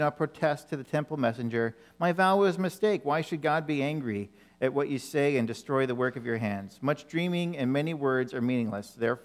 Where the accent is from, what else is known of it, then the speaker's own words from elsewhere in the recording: Ottawa, Ontario, Canada; as I was growing up in Ottawa, in Ontario, in the early 1970s, wasn't very many people that looked like me.